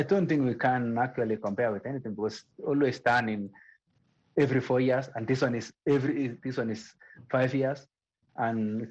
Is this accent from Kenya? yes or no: yes; Kenya; Actually, my participation as a Kenyan team, and the participation with all the countries who are going to participate in Tokyo Olympic Games is a sign of hope to the whole world.